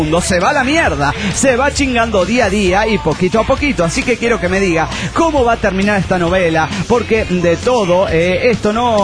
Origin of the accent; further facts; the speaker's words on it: Cochabamba, Bolivia; de Cochabamba, Bolivia.